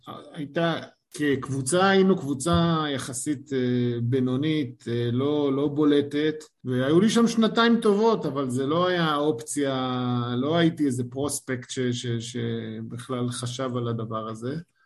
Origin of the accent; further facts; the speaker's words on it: Holon, Tel Aviv District, Israel; אבל השורשים זה חולון, אני גדלתי בחולון, זאת העיר שלי, הרחובות שלי.